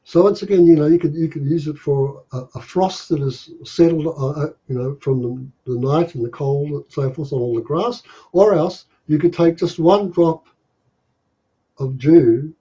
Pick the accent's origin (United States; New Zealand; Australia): New Zealand; Tokoroa, Waikato; So when I was growing up in New Zealand, I grew up in a small town called Tokoroa, and it was cold.